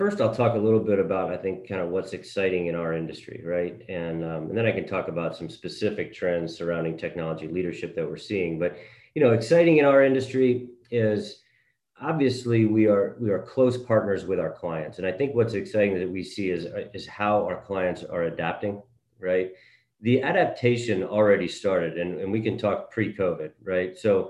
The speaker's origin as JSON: {"language": "English", "region": "New Jersey", "country": "United States", "tie": "born or raised there", "also_born_or_lived": "Philadelphia", "said": "Yeah, so I am originally from the Northeast. I'm born in Philly, grew up in New Jersey"}